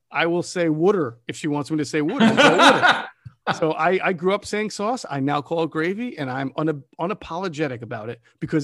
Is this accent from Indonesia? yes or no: no; Queens, New York, United States; born there; I was born in Queens.